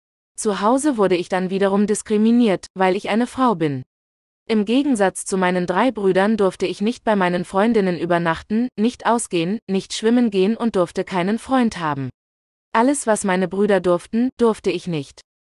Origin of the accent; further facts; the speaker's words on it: Berlin, Germany; Wir sind eine kurdische Familie und ich bin im Wedding aufgewachsen. Wir haben in einem Viertel gelebt, das größtenteils türkisch geprägt war.